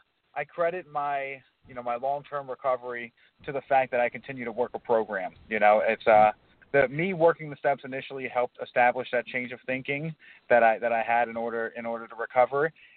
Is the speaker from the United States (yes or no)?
yes; Port St. Lucie, Florida, United States; I was born and raised in Port St. Lucie